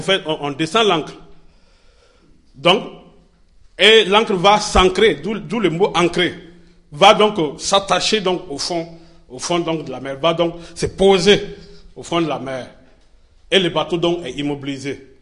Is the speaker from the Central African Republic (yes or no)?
no; Burkina Faso; Chez nous au Burkina, quand tu parles de l'encre, les gens ne connaissent pas.